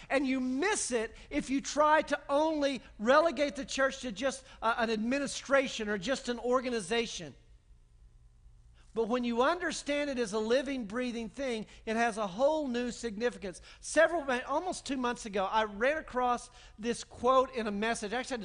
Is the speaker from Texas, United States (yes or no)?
yes; Texas, United States; And this is the beauty of being a Texan. It's also the danger of being a Texan. We are so stinking independent.